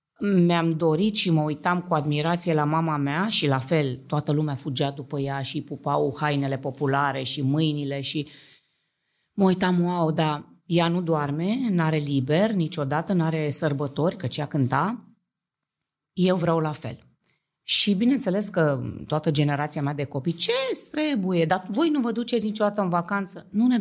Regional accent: Bucharest, Romania; fără să știu că totul e fake și că eu sunt de la București, n-am știut niciodată

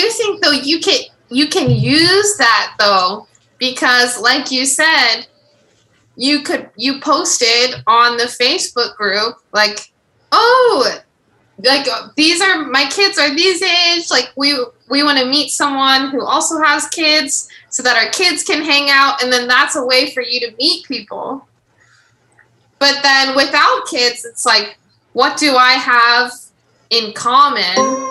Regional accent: Ohio, United States; I'm not from Nashville. I'm from Ohio originally.

